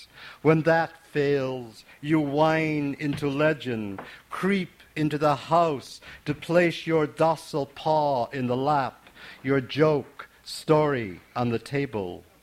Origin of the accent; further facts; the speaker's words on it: New York, United States; now in Brooklyn, United States; No, I live in Brooklyn. I'm from northern New York State. I was born on the edge of the St. Lawrence River and raised there. I'm adopted Brooklynite.